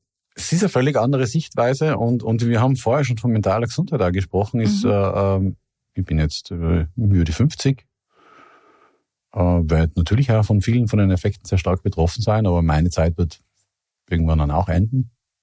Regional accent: Innsbruck, Tyrol, Austria; ich bin in Innsbruck in Tirol aufgewachsen und geboren.

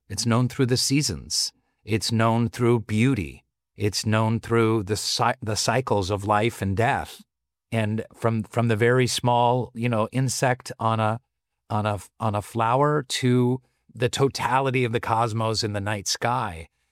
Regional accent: Seattle, Washington, United States; But really, it's about growing up in Seattle. And I'm so blessed to have grown up in the Pacific Northwest

